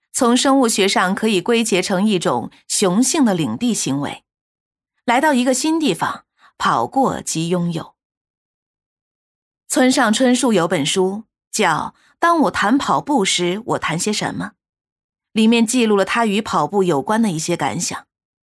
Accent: Beijing, China; 我小时候在北京的天桥长大

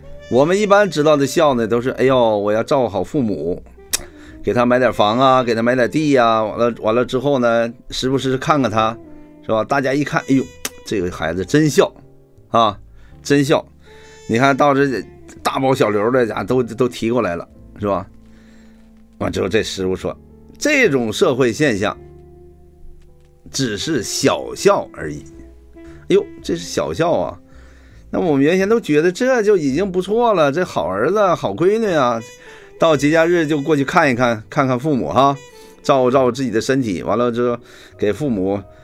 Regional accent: Northeast China, China; 因为我是东北人嘛，有时爱喝点酒，

